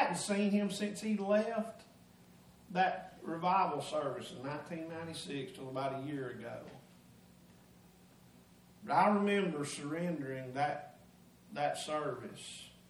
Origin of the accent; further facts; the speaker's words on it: Blairsville, Georgia, United States; I pastored in my hometown in Blairsville, Georgia, at the Harmony Grove Baptist Church for almost 16 years. That's our home.